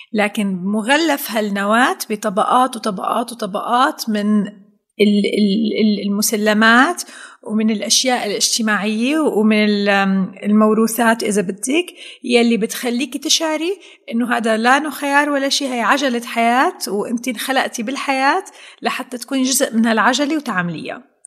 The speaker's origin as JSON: {"language": "Arabic", "country": "Syria", "said": "لأنه نحن كسوريين وكأي حدا بيتابع الأخبار تعرضتي لكم من القصص والفيديوهات والأخبار"}